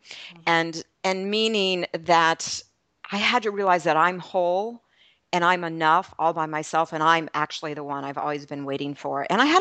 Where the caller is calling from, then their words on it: Tampa, Florida, United States; So I'm calling from Tampa Bay, Florida. I've been a Tampa resident for 25 years. It's sunny and a bit cold here today for us.